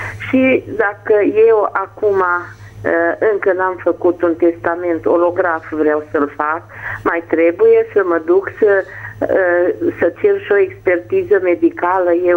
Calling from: Bihor County, Romania; din Bihor.

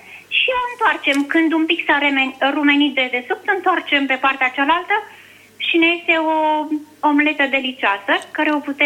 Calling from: Sovata, Mureș County, Romania; Sunt din Sovata.

